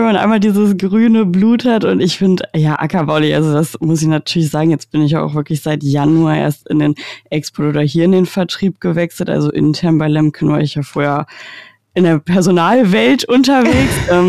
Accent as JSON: {"language": "German", "region": "Lower Saxony", "country": "Germany", "tie": "born or raised there", "lives_now": "Cologne, Germany", "said": "Also ich komme eigentlich auch aus der Nähe von Göttingen, da bin ich groß geworden und bin dann nach Köln gezogen für diese erste Position"}